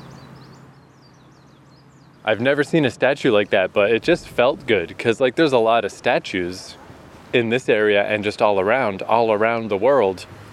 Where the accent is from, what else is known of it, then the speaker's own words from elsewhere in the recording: Fredericton, New Brunswick, Canada; That reminds me, actually, in my hometown, Fredericton, New Brunswick, they have kind of the opposite.